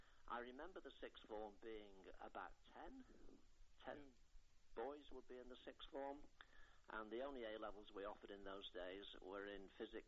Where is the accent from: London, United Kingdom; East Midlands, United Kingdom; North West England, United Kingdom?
North West England, United Kingdom; Ormskirk; Yes, I was brought up in Ormskirk. I was one of three brothers, and we all lived very close to the cricket club in Ormskirk